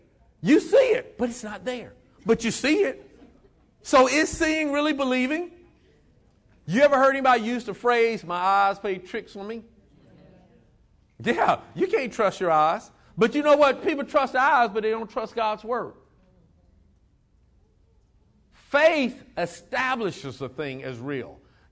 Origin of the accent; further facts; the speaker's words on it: Detroit, Michigan, United States; I grew up in Detroit, inner city